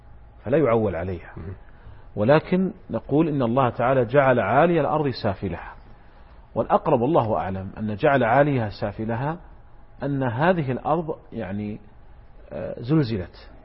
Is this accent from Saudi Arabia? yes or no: yes; Saudi Arabia; هو عندنا في المملكة العربية السعودية